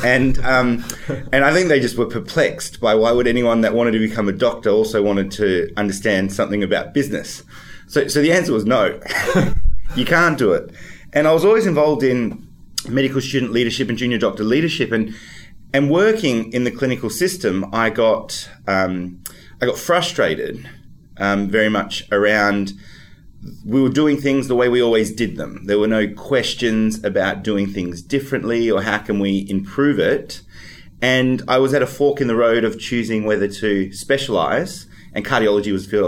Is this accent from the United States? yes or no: no; Perth, Western Australia, Australia; I'm 36. I'm an Australian. I'm a medical doctor. I'm from Perth originally. I grew up there to a migrant family from Italy and Croatia